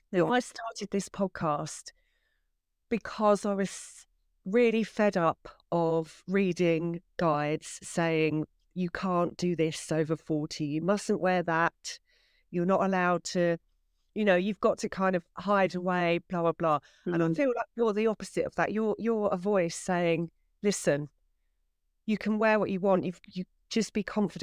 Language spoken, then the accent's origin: English; East of England, United Kingdom; I grew up in Essex.